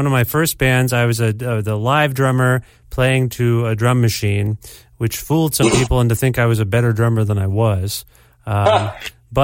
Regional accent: Canada; now in Edmonton, Canada; I'm Canadian.

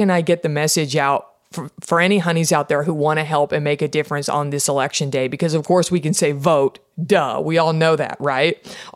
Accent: Texas, United States; One of those is my home state of Texas.

